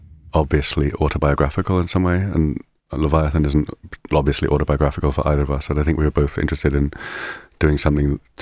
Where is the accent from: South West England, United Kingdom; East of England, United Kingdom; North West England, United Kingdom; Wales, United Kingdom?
North West England, United Kingdom; Liverpool; moved away as an adult; I grew up in Liverpool, where my father was working in the ship industry, building ships and working in the port.